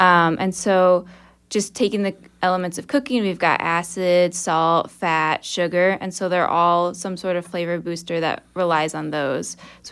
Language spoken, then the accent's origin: English; Valparaiso, Indiana, United States; But I'm originally from Valparaiso, Indiana, which is not a very big city. It's up north.